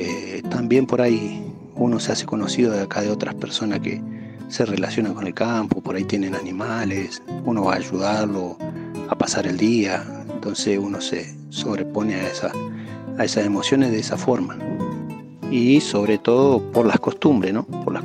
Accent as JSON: {"language": "Spanish", "region": "Río Negro", "country": "Argentina", "tie": "born or raised there", "lives_now": "Dina Huapi, Argentina", "said": "Y acá en Dinahuapi vivo hace 16 años, antes vivía en Fitamiche, un paraje de la línea sur."}